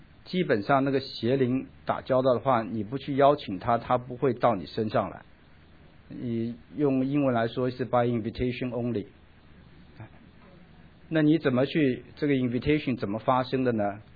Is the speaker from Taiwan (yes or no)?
no; China; 跟我们中国人的那个中元节鬼节差不了多少哈